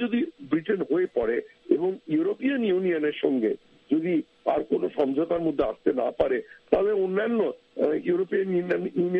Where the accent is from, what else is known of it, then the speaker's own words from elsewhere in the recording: India; আমি একজন ভারতীয় অর্থনীতিবিদ